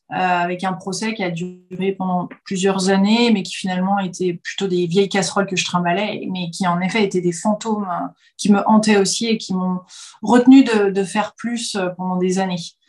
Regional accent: Nantes, Pays de la Loire, France; also born or lived in California, United States; jusqu'à l'âge de 8 ans, on s'est posé à Nantes. Donc j'ai vraiment grandi à Nantes

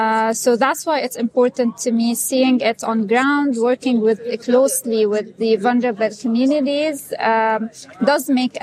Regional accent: Jordan; English is a second language; I am from Jordan

